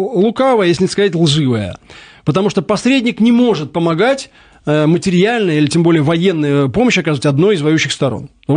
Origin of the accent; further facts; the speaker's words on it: Russia; я не грузин, не прибалт, я русский